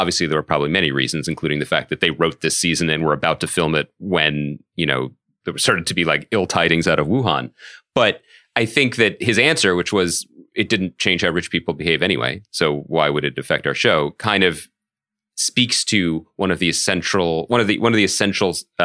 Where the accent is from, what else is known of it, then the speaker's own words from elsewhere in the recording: United States; we as American people don't really talk to each other anymore or cross paths anymore.